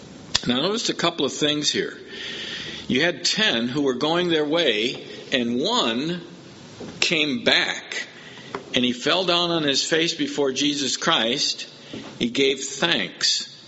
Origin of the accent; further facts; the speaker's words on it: Chicago, Illinois, United States; I grew up in Chicago, so it's kind of back home in one sense to be in that area.